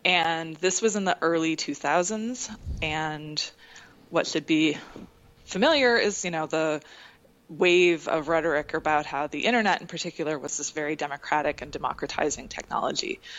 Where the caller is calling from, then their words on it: New York City, New York, United States; I am actually in New York City. I live here and commute out to New Jersey. So, greetings from the Lower East Side.